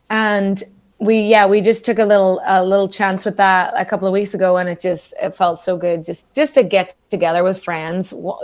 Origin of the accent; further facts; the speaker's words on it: Ireland; I'm from Ireland